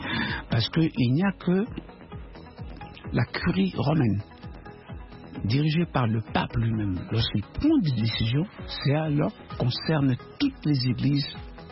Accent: DR Congo; now in France; Moi, j'aime bien la France qui est mon pays d'accueil. Et j'aimerais qu'ils puissent travailler en bonne intelligence avec mon pays d'origine, la République démocratique du Congo.

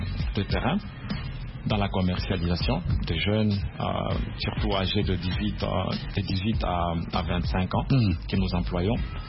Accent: Beni, North Kivu, DR Congo; je viens de la RDC, oui. La ville de Beni.

